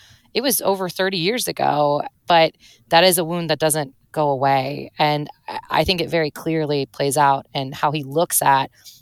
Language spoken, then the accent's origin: English; St. Louis, Missouri, United States; I'm from St. Louis, Missouri. I was a Midwest correspondent out there until this year when I joined the Washington Post.